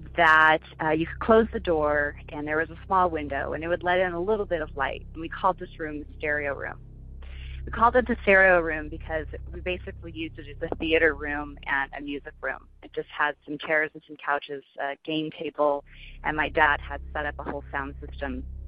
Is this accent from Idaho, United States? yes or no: yes; Idaho Falls, Idaho, United States; I have a story from when I was growing up in Idaho Falls, Idaho.